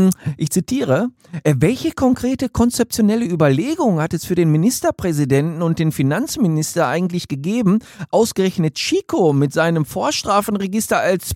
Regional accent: North Rhine-Westphalia, Germany; bei uns in Ruhrpott

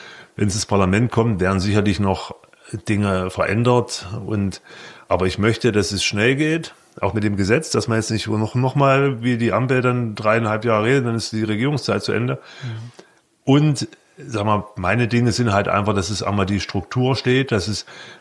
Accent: Leipzig, Saxony, Germany; ich komme aus Leipzig

